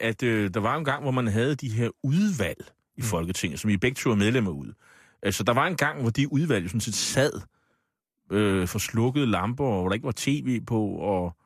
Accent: Capital Region of Denmark, Denmark; born there; Jeg er født på Bornholm.

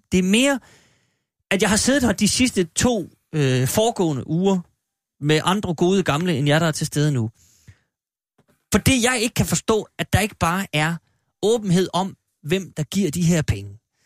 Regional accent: Jutland, Denmark; jeg er faktisk fra Jylland

